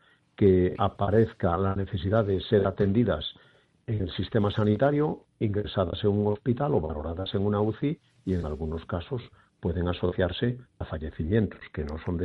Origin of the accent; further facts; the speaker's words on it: Galicia, Spain; vamos peinando canas a mucha honra, y además siendo los dos gallegos